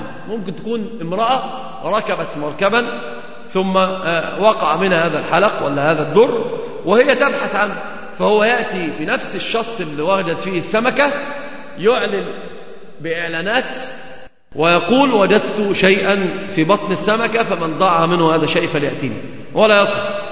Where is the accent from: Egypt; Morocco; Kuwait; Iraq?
Egypt; على ما اشتهر عندنا في مصر وفي البلاد